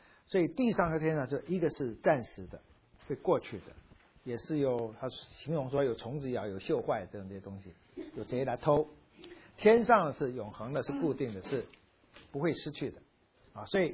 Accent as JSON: {"language": "Chinese", "country": "China", "said": "那也为什么我们中国人的生活习惯比较节俭，但是你也会发现现在全世界最奢侈的可能也是中国社会，无论上海无论北京"}